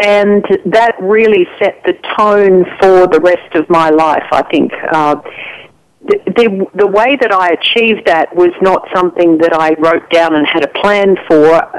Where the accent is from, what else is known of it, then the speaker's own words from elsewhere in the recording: Sydney, New South Wales, Australia; I was born in Sydney and I lived in Austin, Texas in 81, 82. And when I was living here, I had quite a strong southern accent. But yes, I'm from Australia and that's my citizenship at the moment.